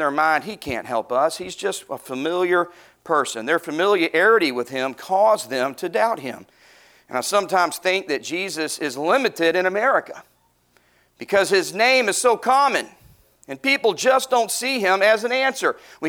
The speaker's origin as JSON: {"language": "English", "town": "Hot Springs", "region": "Arkansas", "country": "United States", "tie": "born or raised there", "said": "It's like I grew up in Hot Springs, Arkansas."}